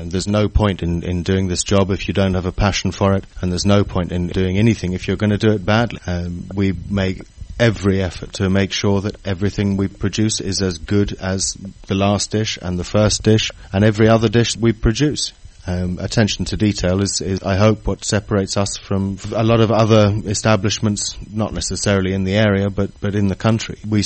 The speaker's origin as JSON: {"language": "English", "region": "Scotland", "country": "United Kingdom", "tie": "born or raised there", "said": "I was brought up in Scotland."}